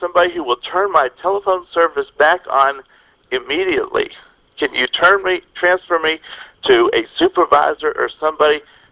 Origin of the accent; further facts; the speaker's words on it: Springfield, Missouri, United States; Springfield, Missouri.